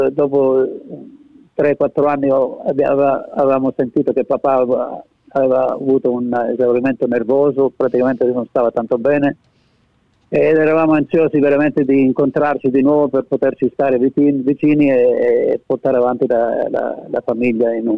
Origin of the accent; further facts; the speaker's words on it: Sinopoli, Calabria, Italy; born there; Io sono nato a Sinopoli, provincia di Reggio Calabria, nel 5 di maggio 1941.